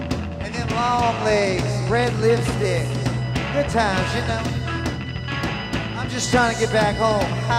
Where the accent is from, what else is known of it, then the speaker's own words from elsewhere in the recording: Nashville, Tennessee, United States; from Nashville, Tennessee.